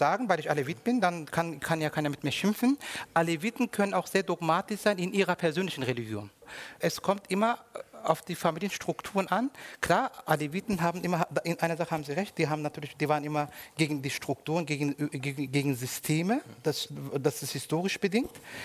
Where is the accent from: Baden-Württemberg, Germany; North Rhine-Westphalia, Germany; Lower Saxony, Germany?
North Rhine-Westphalia, Germany; Cologne; also born or lived in Turkey; Wir sind 6 Geschwister und wir sind in Köln aufgewachsen. Ich war auf einer klassischen Gastarbeiterkind auf der Hauptschule.